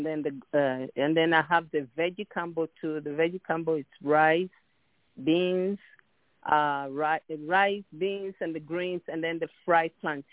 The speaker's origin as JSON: {"language": "English", "country": "Ghana", "lives_now": "United States", "said": "I'm from Ghana, West Africa. I've been in the States for the past 30 years."}